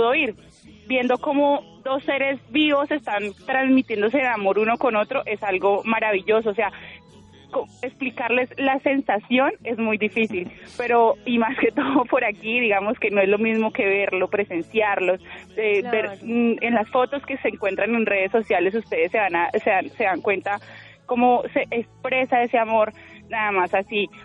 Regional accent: Ibagué, Tolima, Colombia; Yo soy de aquí, de Ibagué, Tolima. Mi mamá es de una comunidad indígena, entonces tengo ese amor por la naturaleza desde mis raíces.

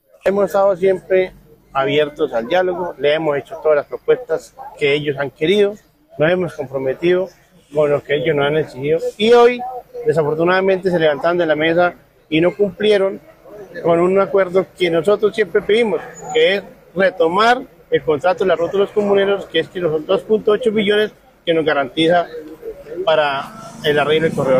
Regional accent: Santander, Colombia; como comunidad y como santandereanos

